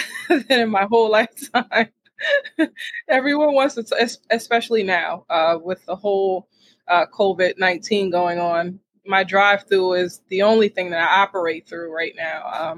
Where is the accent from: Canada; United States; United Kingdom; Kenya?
United States; Roselle, New Jersey; And I grew up in Roselle, New Jersey, very small town.